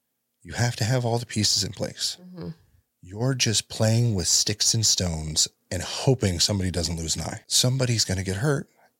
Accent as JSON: {"language": "English", "region": "California", "country": "United States", "said": "Now, if it was me, I'm from California, I've dealt with the streets."}